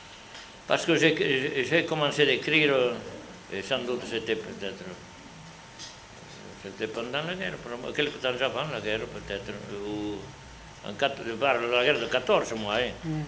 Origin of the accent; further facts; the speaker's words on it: Saint-Geniès, France; moi je suis de Saint-Geniès.